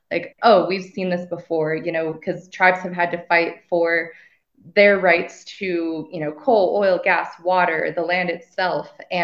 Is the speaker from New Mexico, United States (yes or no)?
yes; Farmington, New Mexico, United States; now in Santa Fe, United States; But I grew up in Farmington, New Mexico. And my family originally is from Monument Valley, Utah, which is on Dineta, on the Navajo Nation. And I currently live in Santa Fe, New Mexico.